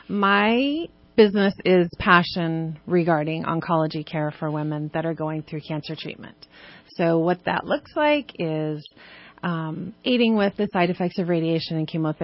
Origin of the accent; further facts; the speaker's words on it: Reading, United States; I am. I was born and raised in Reading.